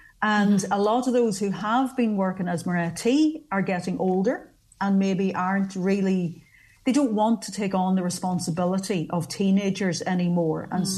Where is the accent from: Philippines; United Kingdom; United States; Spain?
United Kingdom; Strabane, Northern Ireland; I grew up in Strabane. I wasn't able to start learning Irish until I went to secondary school.